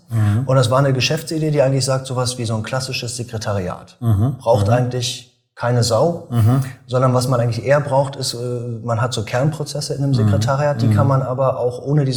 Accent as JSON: {"language": "German", "region": "East Germany", "country": "Germany", "said": "Ja, es war der Beginn des hippen Berlin. Ich komme ja aus dem Osten."}